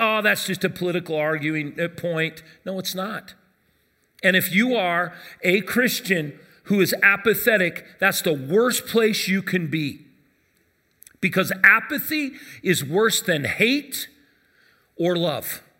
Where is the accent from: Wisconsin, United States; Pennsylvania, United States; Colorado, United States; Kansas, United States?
Colorado, United States; Arvada; also born or lived in Denver; When I grew up in Arvada, we moved from North Denver.